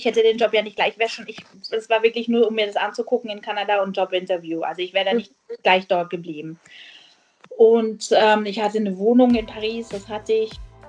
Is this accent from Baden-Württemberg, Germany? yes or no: yes; Ulm, Baden-Württemberg, Germany; ich komme aus Ulm im Süden von Deutschland